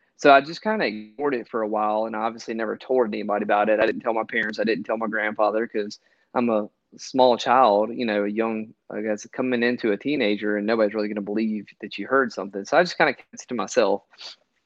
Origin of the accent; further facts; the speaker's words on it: Mississippi, United States; I'm from Mississippi, and my grandparents live in a small town in Mississippi called Brookhaven, Mississippi